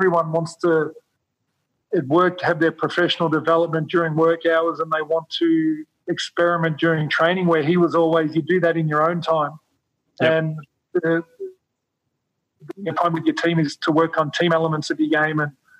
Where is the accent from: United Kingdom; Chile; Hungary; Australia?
Australia; moved away; back then when I said I came from Australia, people still thought that was further south in the United States.